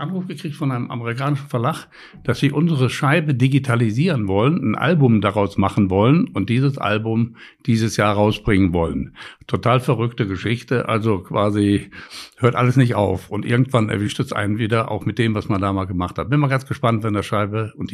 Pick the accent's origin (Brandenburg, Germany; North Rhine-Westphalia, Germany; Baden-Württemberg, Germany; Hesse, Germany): North Rhine-Westphalia, Germany; Duisburg; ich bin ja in Duisburg zur Schule gegangen.